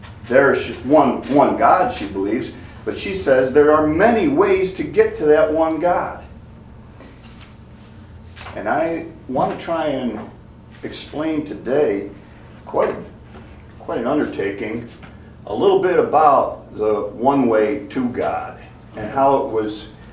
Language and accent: English; Buffalo, New York, United States; but I'm from Buffalo, New York.